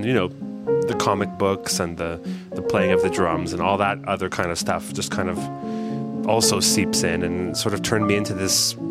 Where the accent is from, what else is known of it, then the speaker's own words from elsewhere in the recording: Canada; And you know, I grew up in Canada, so I know how to speak French.